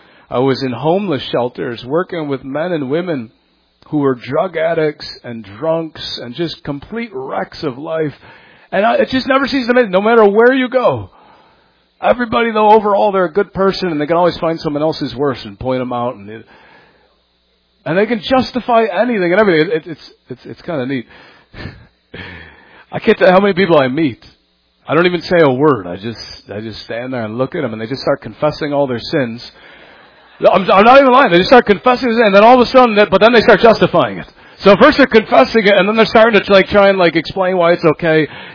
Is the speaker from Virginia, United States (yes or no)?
no; Buffalo, New York, United States; Thank God I was raised in Buffalo. That's why there's still hope for people in Buffalo, because their gods have never won.